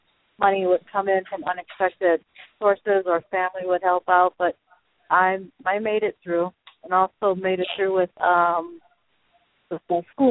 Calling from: Indiana, United States; Northwest Indiana.

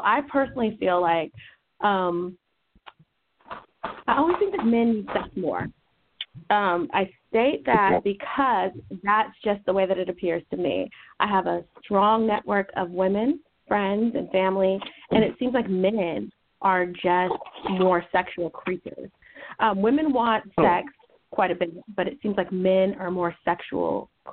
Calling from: Seattle, Washington, United States; I'm calling from Seattle, even though I have a 404 area code number.

